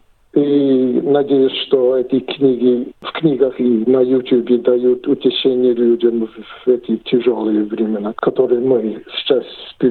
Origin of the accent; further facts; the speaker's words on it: Los Angeles, California, United States; also born or lived in New York; я родился в Соединенных Штатах, в Нью-Йорке, но вырос в Лос-Анджелесе.